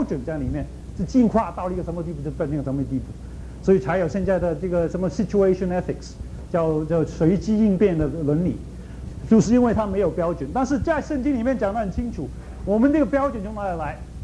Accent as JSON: {"language": "Chinese", "country": "China", "said": "我们是中国人也说身体发肤受于父母不可违相"}